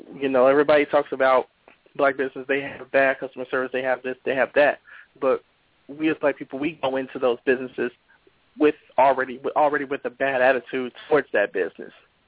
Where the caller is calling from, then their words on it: Chicago, Illinois, United States; Yeah, Sally, I'm calling in from Chicago.